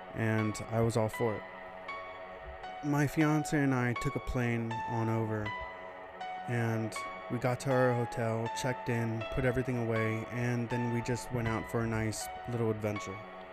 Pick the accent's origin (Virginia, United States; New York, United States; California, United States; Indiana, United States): Virginia, United States; I would tell her just countless stories of what it was like growing up in Virginia in a little small town, and how it was pretty much like a Hallmark Channel original movie.